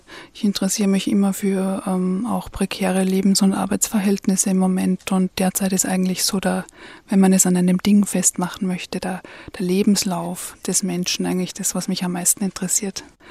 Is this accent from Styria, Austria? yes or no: no; Salzburg, Austria; ich komme aus Salzburg.